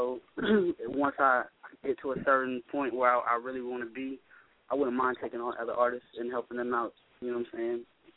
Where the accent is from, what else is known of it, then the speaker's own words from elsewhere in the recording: Indiana, United States; Yeah, just like I'm from Indiana, when I shot my first video, I actually drove 16 hours back to Indiana to shoot the video in Indiana.